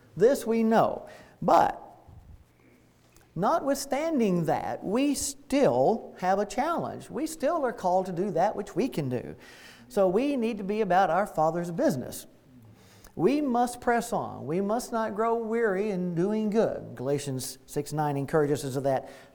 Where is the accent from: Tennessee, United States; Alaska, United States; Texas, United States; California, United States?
Tennessee, United States; McEwen; I'm from McEwen, as mentioned, and as you know, here in the South, we tend to go by our middle names a lot, and … growing up there in the church.